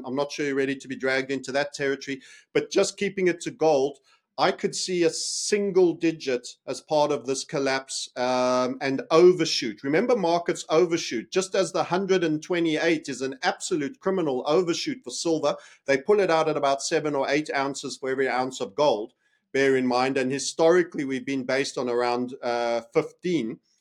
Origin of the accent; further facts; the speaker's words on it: South Africa; as a South African, I know there's a lot of blood gold being scraped out the ground